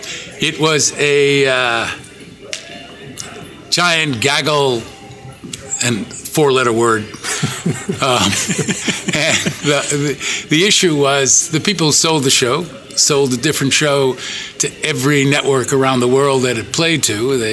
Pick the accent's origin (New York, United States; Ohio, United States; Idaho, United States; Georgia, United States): New York, United States; Bronx; I'm from the Bronx.